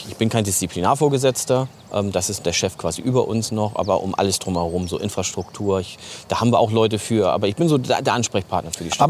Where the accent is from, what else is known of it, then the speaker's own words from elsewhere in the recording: Hamburg, Germany; Ich bin jetzt gerade 50 Jahre alt geworden dieses Jahr. Bin gebürtiger Hamburger.